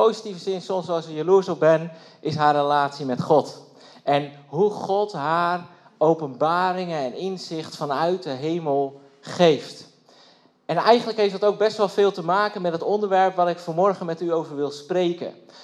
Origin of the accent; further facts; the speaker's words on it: Velsen-Broek, North Holland, Netherlands; Nu moet ik bekennen dat ik 36 jaar oud ben. Ik kom uit Velzenbroek, Noord-Holland. In de buurt van Haarlem.